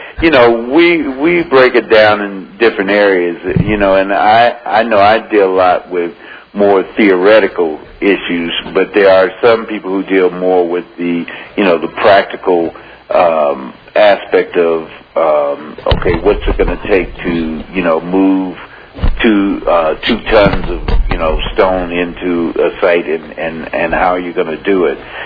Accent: Midwest, United States; now in Colorado, United States; Or where I grew up in the Midwest

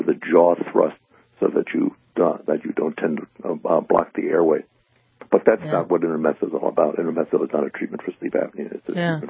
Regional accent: Allentown, Pennsylvania, United States; Yes. Yeah, I was born and raised in Allentown. I went to medical school in Philly.

